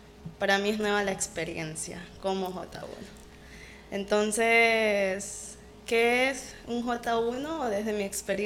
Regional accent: Quevedo, Los Ríos, Ecuador; soy de Ecuador, soy de la costa, soy

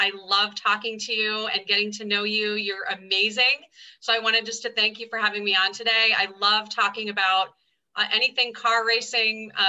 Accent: Wyoming, Michigan, United States; also born or lived in Grand Rapids; I grew up in a very small part of Michigan. I was born in Grand Rapids, Michigan, grew up in a little town outside of there called Wyoming, Michigan.

